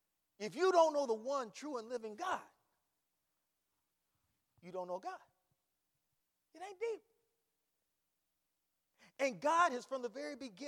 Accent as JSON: {"language": "English", "town": "Akron", "region": "Ohio", "country": "United States", "tie": "born or raised there", "said": "Now, Ekron, not to be confused with my hometown of Akron."}